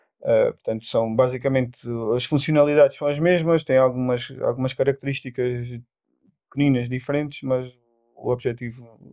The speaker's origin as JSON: {"language": "Portuguese", "town": "Porto Alegre", "region": "Rio Grande do Sul", "country": "Brazil", "said": "Eu sou de Porto Alegre e, portanto, tenho uma prova em casa, literalmente."}